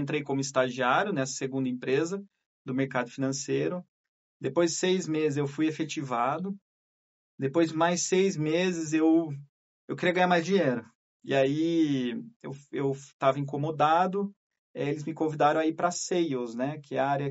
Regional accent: Limeira, São Paulo, Brazil; now in Campinas, Brazil; eu mudei, vim morar em Campinas, sou de Limeira

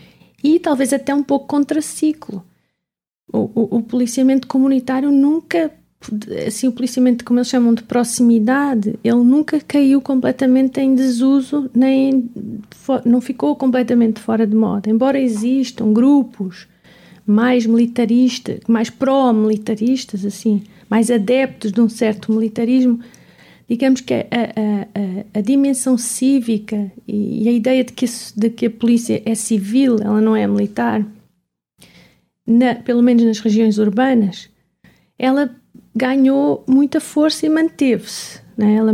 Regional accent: Portugal; moved away as an adult; Portugal não é, onde eu nasci, né, onde eu vivi até há pouco tempo

